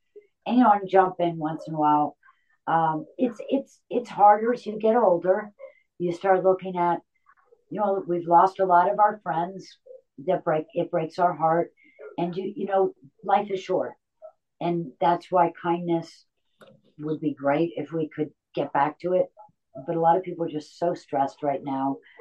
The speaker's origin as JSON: {"language": "English", "region": "Connecticut", "country": "United States", "said": "and you know, I'm from Connecticut, so New York, very fond, you know, my heart, the whole East Coast"}